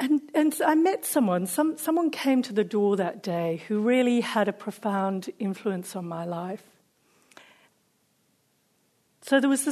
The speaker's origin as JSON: {"language": "English", "country": "Zimbabwe", "tie": "born or raised there", "also_born_or_lived": "India", "said": "So I grew up in Zimbabwe, and it was, you know, one of my father's wild flights of fancy that took the family off to India, where I happened to be born. But we came back fairly shortly afterwards."}